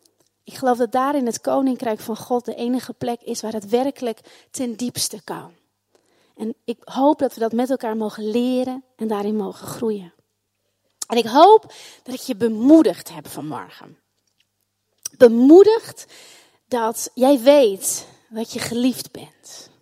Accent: Netherlands; Nou, daar zijn wij Hollanders echt

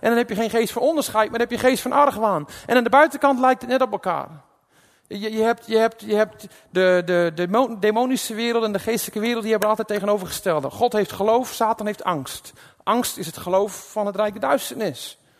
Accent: Netherlands; Ik geloof dat wij als Nederlanders en als mensen er last van hebben en kunnen hebben.

